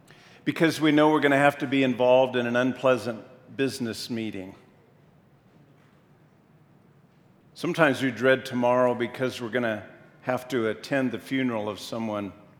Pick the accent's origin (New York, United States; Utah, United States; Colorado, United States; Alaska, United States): Colorado, United States; I had a really good experience growing up in Northeast Colorado.